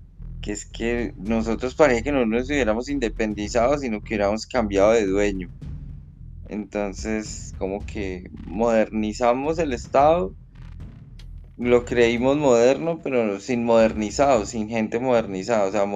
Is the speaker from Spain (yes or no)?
no; Colombia; hay garantías para absolutamente todo lo como colombianos tenemos